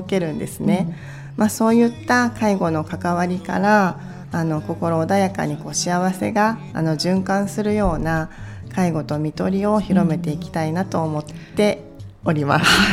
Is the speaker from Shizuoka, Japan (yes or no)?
no; Mihara, Hiroshima, Japan; 私は広島県三原市出身です。生まれも育ちも広島です。